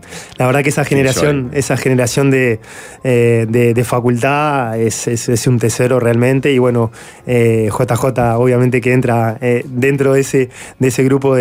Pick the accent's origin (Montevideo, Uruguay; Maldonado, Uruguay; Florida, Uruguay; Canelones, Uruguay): Canelones, Uruguay; La Paz; yo soy de La Paz